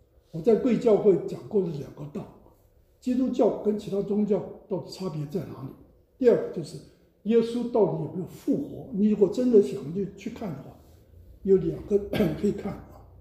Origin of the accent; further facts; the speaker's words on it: Taiwan; 我是从台湾来，台湾在二战之前是日本人统治50年